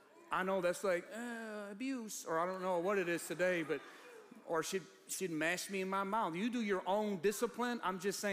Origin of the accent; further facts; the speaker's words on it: Ecorse, Michigan, United States; I keep telling these horror stories growing up in Ecorse, but it was rough. I love Ecorse, by the way.